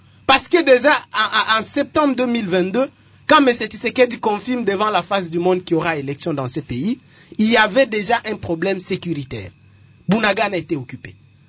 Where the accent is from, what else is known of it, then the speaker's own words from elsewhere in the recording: Ituri, DR Congo; Chez moi, en Ituri, et partout à l'Est.